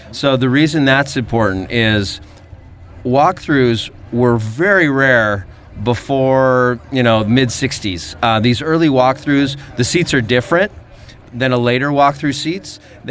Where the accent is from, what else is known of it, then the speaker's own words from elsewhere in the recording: Las Vegas, Nevada, United States; born there; Oh, that's where I was born.